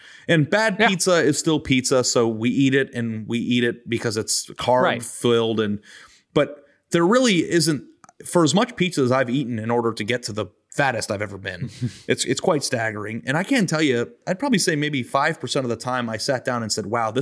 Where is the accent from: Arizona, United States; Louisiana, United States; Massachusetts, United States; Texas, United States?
Arizona, United States; Phoenix; I grew up in Phoenix, Arizona.